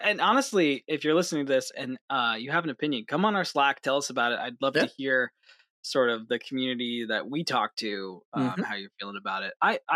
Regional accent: Poughkeepsie, New York, United States; So I grew up outside of Poughkeepsie, and that's right across the Hudson River is the Catskills.

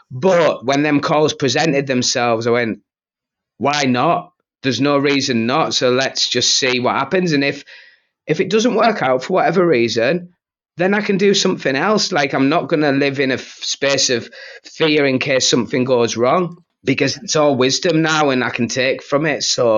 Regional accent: Stockton-on-Tees, North East England, United Kingdom; moved away; I've been down south for many years, but I'm back. I'm in the north now. I'm in Stockton-on-Tees, so I'm back in my hometown where I left 20 years ago.

